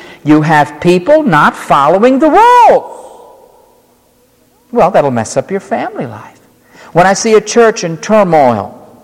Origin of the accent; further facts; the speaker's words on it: New York City, New York, United States; Now, growing up in New York City, they don't have all this space, so nobody played football.